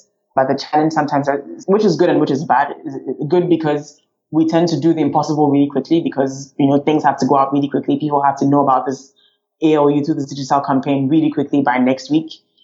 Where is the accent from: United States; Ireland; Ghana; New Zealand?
Ghana; I'm originally from Ghana, which is west coast of Africa.